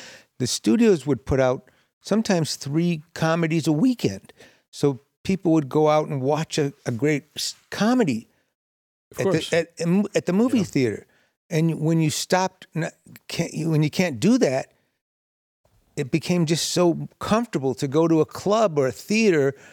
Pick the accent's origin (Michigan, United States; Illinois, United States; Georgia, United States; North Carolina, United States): Michigan, United States; Detroit; growing up in Detroit, there were no places to see comedy